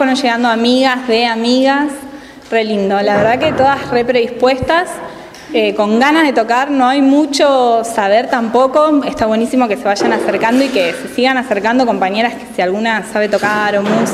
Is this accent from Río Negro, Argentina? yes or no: yes; Viedma, Río Negro, Argentina; yo soy acá de Viedma